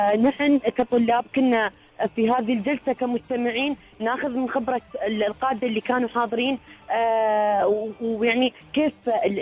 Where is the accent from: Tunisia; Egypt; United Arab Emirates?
United Arab Emirates; بلادنا الامارات